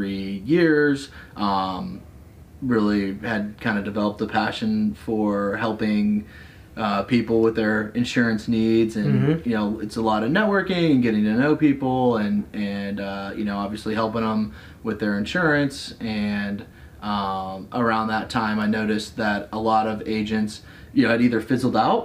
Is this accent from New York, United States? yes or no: no; Annandale, Virginia, United States; So born at Fairfax Hospital, grew up in Annandale, went to Woodson High School, live in Arlington now. So I've been a Northern Virginia gu